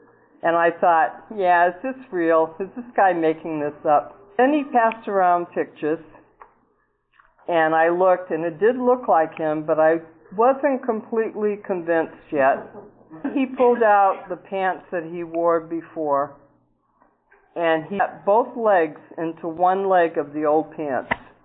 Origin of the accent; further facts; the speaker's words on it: Marshfield, Massachusetts, United States; I'm from Marshfield, Mass.